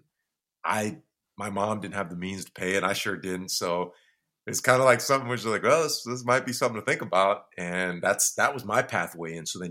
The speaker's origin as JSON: {"language": "English", "town": "St. Paul", "region": "Minnesota", "country": "United States", "tie": "born or raised there", "moved": "as an adult", "said": "So I grew up in the Twin Cities, like mostly St. Paul side, for those who know, like the Minneapolis-St. Paul area."}